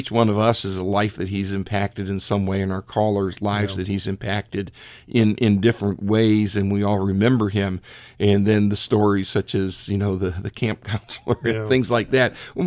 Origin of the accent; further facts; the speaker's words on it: Richfield, United States; I came back to Richfield, my hometown